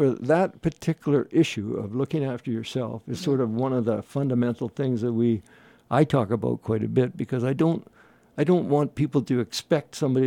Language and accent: English; Burnaby, British Columbia, Canada; Like when I went to school and I was brought up in Burnaby, Burnaby was a little sticky at those days